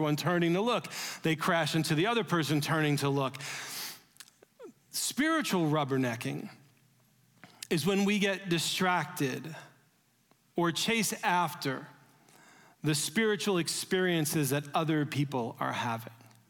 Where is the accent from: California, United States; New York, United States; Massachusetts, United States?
New York, United States; Growing up in New York, I can remember every morning my parents driving us to school and hearing the traffic going on 1010 News Radio.